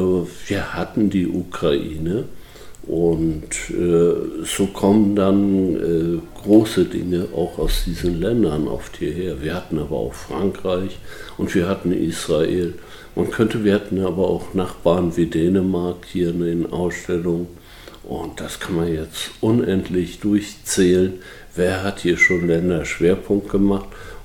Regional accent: Büdelsdorf, Schleswig-Holstein, Germany; born there; und sind hier nicht nur geboren in Büdelsdorf, sondern haben die Welt auch von anderen Ecken kennengelernt.

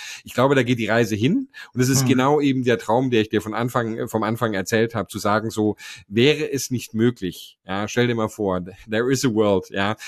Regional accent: Germany; ich habe 20 Jahre lang einen Blick von außen auf Deutschland gehabt. Und das ist trotzdem mein Heimatland

